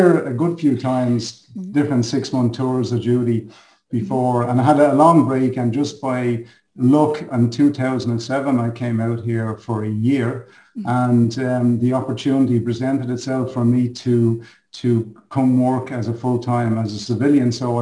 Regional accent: Dublin, Leinster, Ireland; now in Lebanon; I come from Dublin, Ireland, but at the moment I'm actually based in the Middle East and Lebanon, where I work with the United Nations. I've been here for 13 years.

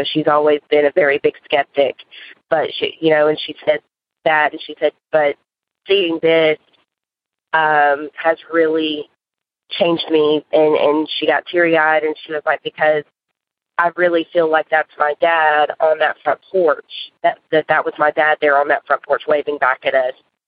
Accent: Murfreesboro, Tennessee, United States; I'm from Murfreesboro, Tennessee.

